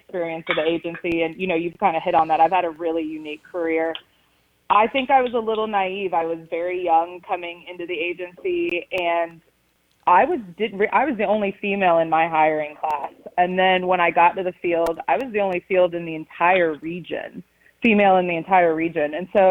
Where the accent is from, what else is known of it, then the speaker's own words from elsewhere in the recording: Florida, United States; Growing up in Florida, I fished, but I didn't experience hunting until I actually became a game warden.